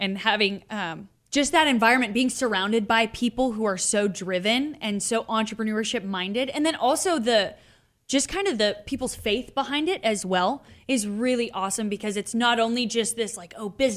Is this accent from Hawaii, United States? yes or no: yes; Hawaii, United States; growing up in Hawaii, surfing culture, it's very much so a part of the lifestyle